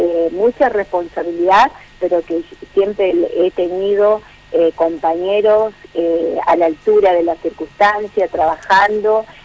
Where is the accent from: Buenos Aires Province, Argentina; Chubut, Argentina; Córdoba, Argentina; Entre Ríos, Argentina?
Entre Ríos, Argentina; San José de Feliciano; verdad es que con muy buenos resultados en San José Feliciano, y yo soy una eterna agradecida a mi pueblo, a los vecinos que nos han acompañado